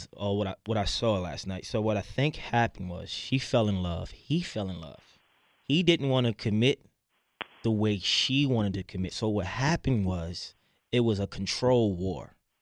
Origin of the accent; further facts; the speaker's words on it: Baltimore, Maryland, United States; You know, growing up, seeing a lot of backlash and negativity, you know, growing up in Baltimore City, I always found a way to find positive in all things